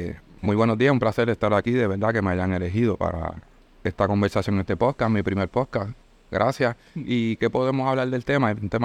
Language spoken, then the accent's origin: Spanish; Vieques, Puerto Rico; Acá nosotros los de Vieques tenemos que calendarizar